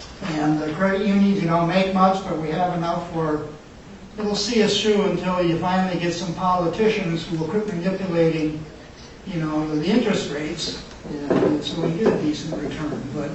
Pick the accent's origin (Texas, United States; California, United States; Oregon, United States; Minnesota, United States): Minnesota, United States; Sure. Okay. I'm from Minnesota.